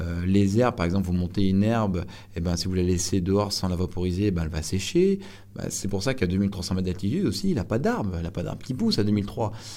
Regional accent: Auvergne-Rhône-Alpes, France; j'ai 30 ans, mais je suis savoyard.

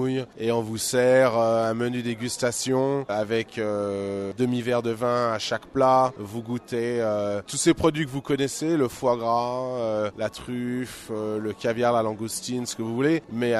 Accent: France; now in Bali, Indonesia; Je suis un Français avec 80 employés balinais.

